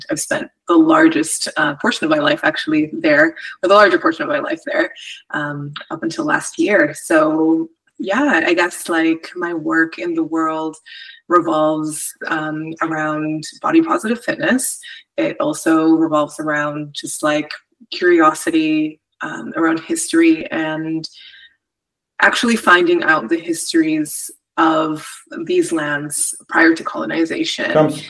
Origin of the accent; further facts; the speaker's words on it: Edmonton, Alberta, Canada; born there; now in Vancouver, Canada; Yeah, I'm an Afro-Latina person, and I was born in Treaty 6 Amiskwichi, also colonially known as Edmonton and the traditional homelands of the Cree, Dene, Soto, Métis, Blackfoot, and Inuit nations. And I moved to so-called Vancouver